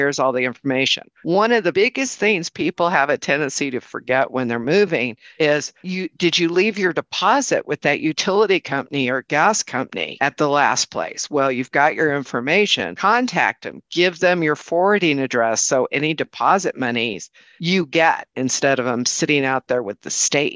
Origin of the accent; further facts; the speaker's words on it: United States; I didn't realize when I got there, being an American, I couldn't find or go into a Korean bank to exchange money.